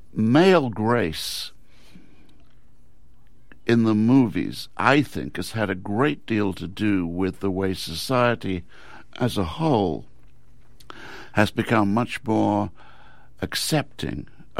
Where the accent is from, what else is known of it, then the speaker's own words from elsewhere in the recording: England, United Kingdom; you and I are of about the same age, and we're from England